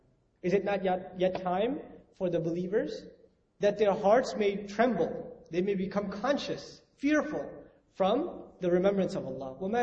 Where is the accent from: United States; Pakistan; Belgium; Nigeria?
Pakistan; I'm Pakistani, I can talk to the Pakistanis much easier, right? So I go talk to him in Urdu